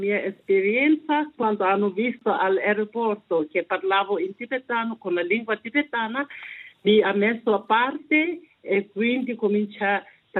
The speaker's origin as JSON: {"language": "Italian", "town": "Dharamsala", "region": "Himachal Pradesh", "country": "India", "tie": "born or raised there", "said": "Sono nata in India, a Dharamsala proprio, sono nata e cresciuta a Dharamsala."}